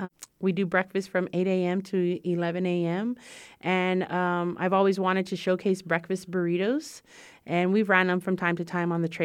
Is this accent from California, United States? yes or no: yes; California, United States; I'm more Californian style because that's where I grew up. That's where I was born and raised.